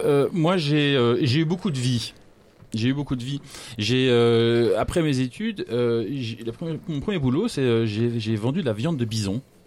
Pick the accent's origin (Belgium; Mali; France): Belgium; je commence à me faire inviter à des émissions de radio parce que je suis belge